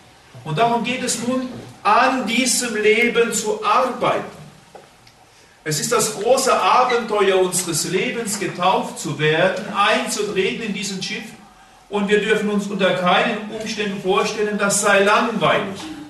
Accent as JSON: {"language": "German", "country": "Germany", "said": "Ich als Deutscher komme nach Griechenland"}